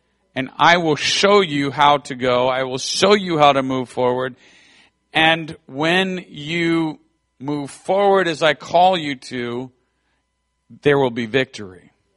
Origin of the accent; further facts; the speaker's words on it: New England, United States; I'm from New England, I can speak from experience here.